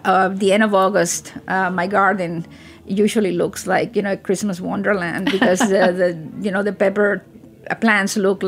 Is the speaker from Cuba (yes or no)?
yes; Cuba; I'm from Latin America, so I'm Cuban.